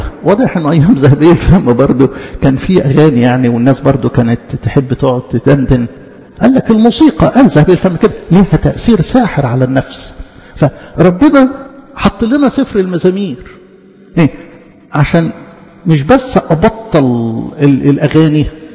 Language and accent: Arabic; Egypt; ما احنا أصلا مصريين